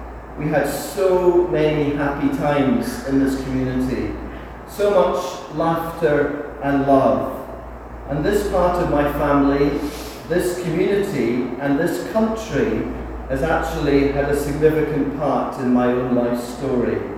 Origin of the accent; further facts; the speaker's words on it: Manchester, North West England, United Kingdom; born there; I was born in Manchester, which is in England. My mother wasn't taken by my father up across the border to Scotland to have me, but I don't actually have an English relative in the world. They're all Scottish